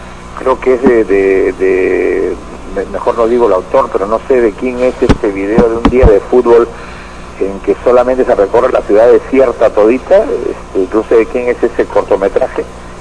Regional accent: Peru; Somos los peruanos muy muy tentados a cuando tenemos algo entre las manos que es exitoso

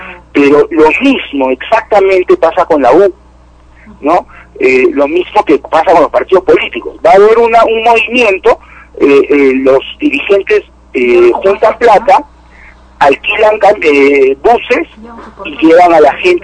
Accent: Peru; eso va a hacer de que en lugar que sea algo positivo para nosotros como peruanos

